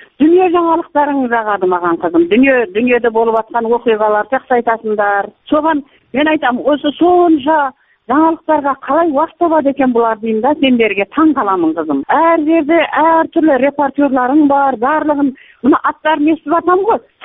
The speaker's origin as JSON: {"language": "Uzbek", "country": "Kazakhstan", "said": "Men Qozog'istondanman o'zim."}